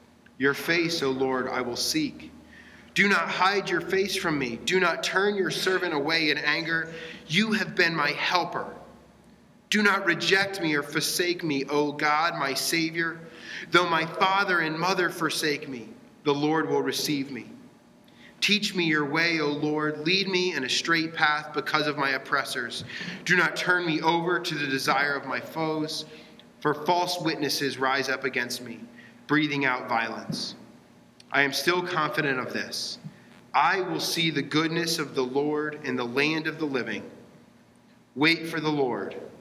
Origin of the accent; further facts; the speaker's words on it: Texas, United States; And I grew up in Texas, and there's a very famous fort, a very famous stronghold down in San Antonio, Texas.